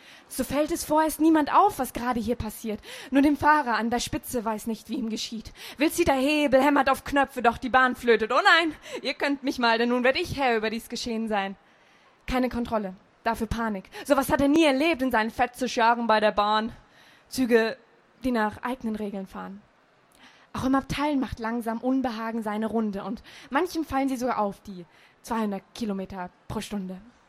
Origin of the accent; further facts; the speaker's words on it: Frankfurt, Hesse, Germany; Ich komme nicht von hier, ich komme aus Frankfurt im schönen Hessen.